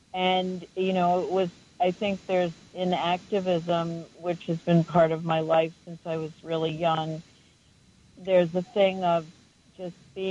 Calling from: Huntington, New York, United States; I'm calling from Long Island near Huntington

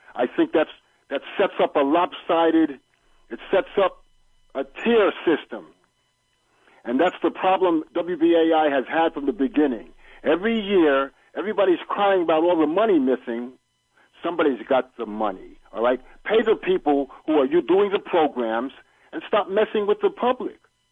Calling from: Manhattan, New York, United States; I'm calling from Manhattan.

